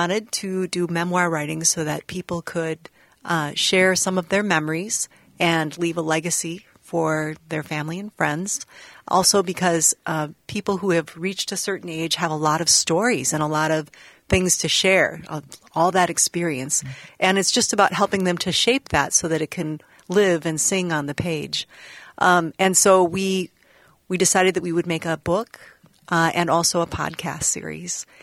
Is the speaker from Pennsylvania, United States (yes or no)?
no; Minneapolis, Minnesota, United States; And she, where I grew up in Prospect Park. So that's in Southeast Minneapolis there, in the Witch's Tower, and went to Pratt School.